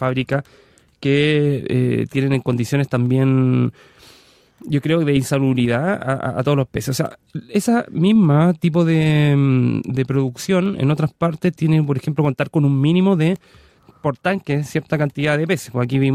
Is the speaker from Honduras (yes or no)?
no; Viña del Mar, Valparaíso, Chile; En los 90, yo soy de Viña, entonces recordarán algunas personas